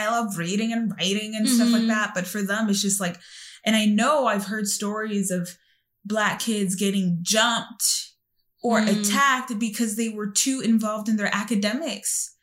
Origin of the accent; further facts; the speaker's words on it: Brooklyn, New York, United States; I grew up in Brooklyn. In Brooklyn. And there is a way that people navigate blackness in Brooklyn through slang, through music, through style, through expression.